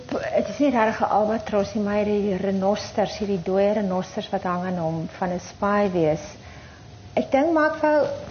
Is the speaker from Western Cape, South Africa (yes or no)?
yes; Wellington, Western Cape, South Africa; Deur my tuisdorp connection in Wellington